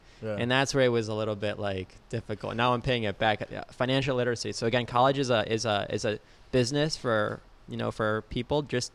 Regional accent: Joliet, Illinois, United States; And for me, I'm from Joliet, Illinois.

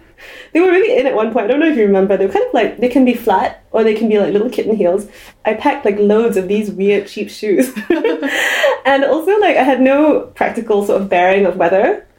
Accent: Singapore; moved away as an adult; now in United Kingdom; I moved from Singapore to the UK 11 years ago. The world was a different place then. I went to Warwick University and I did law.

